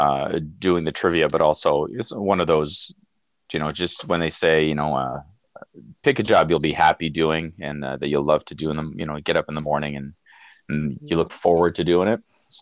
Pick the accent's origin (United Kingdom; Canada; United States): Canada; Ottawa, Ontario; also born or lived in Trois-Rivières; So I grew up in Ottawa. I was actually born in Trois-Rivières, but I grew up in Ottawa.